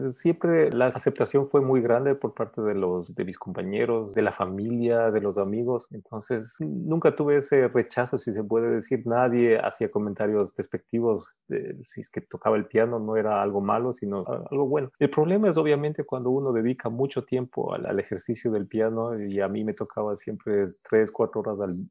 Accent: Quito, Pichincha, Ecuador; born there; Yo nací en Quito en 1974.

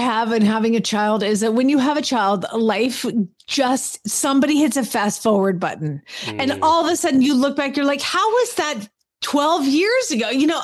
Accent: Atlanta, Georgia, United States; a lot of Air Force people, past people in Chad's life and in my life and people that I grew up with in Atlanta.

